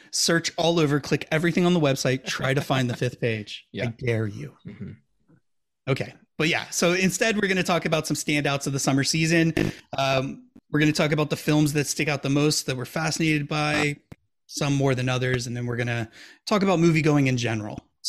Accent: Milwaukee, Wisconsin, United States; I'm curious because now we're from Milwaukee, Wisconsin, for those who don't know.

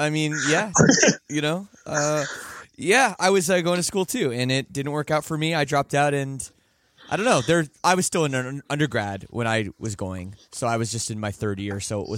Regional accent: Canada; I'm from Canada.

